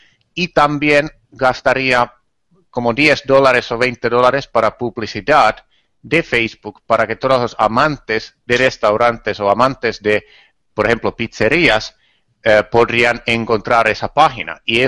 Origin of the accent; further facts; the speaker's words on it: Finland; born there; Spanish is a second language; Por ejemplo, mi país natal, Finlandia, está muy detrás de eso.